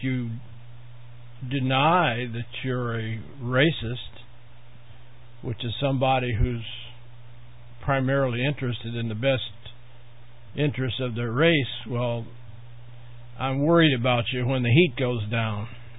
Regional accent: Warsaw, Indiana, United States; born there; even though I was born here in Warsaw, Indiana.

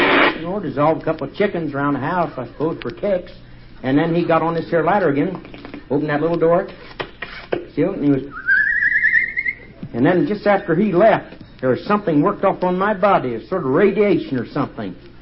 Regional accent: Bellbrook, Ohio, United States; I'm from Bellbrook, Ohio.

